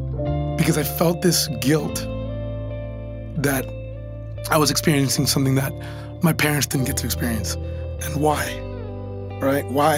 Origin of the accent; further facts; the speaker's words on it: Texas, United States; Salem with a straight face was born and raised in Texas.